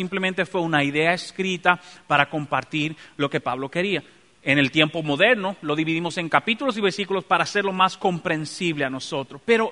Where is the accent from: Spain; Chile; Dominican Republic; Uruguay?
Dominican Republic; now in United States; mi propio país, República Dominicana, también tiene la doble ciudadanía. Yo puedo seguir siendo dominicano y serme naturalizado americano sin tener que perder ni una ni la otra.